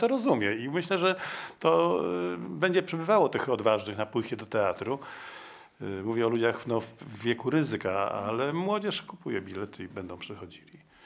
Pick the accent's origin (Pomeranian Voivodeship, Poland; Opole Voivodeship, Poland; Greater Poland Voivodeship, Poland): Pomeranian Voivodeship, Poland; Gdańsk; Ja się urodziłem w Gdańsku, mieszkałem na Mariackiej w Gdańsku, chodziłem z rodzicami na wszystkie spektakle do Teatru Wybrzeże.